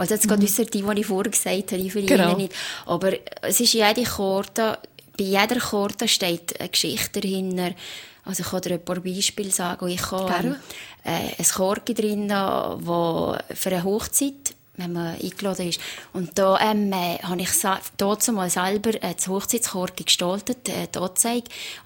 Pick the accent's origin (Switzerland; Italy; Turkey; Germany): Switzerland; Valais; als Walliser mal in die Deutschschweiz gehen